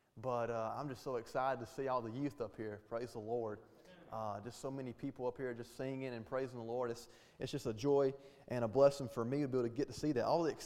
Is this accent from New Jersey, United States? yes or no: no; Hartwell, Georgia, United States; Why did I grow up where I grew up at in Hartwell, Georgia?